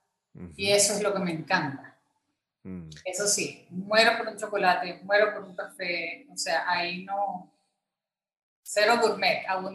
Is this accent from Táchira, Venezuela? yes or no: no; Caracas, Capital District, Venezuela; also born or lived in Macagua; Yo soy caraqueña, sí. Nací en la clínica Racetti y viví en la zona de Provaleste toda mi infancia.